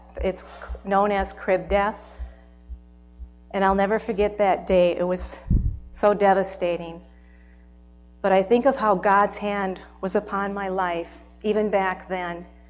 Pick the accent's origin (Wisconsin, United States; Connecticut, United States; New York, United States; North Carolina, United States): Wisconsin, United States; Stevens Point; I was born and I was raised in Stevens Point, Wisconsin, and my parents were Catholic.